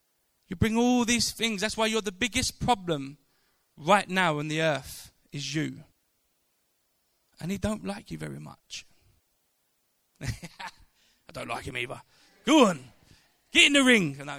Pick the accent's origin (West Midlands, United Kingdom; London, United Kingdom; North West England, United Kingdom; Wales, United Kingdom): London, United Kingdom; Thamesmead; I grew up in Thamesmead, which is southeast London, but it's a bit further down. It's borderline Kent in some scenarios.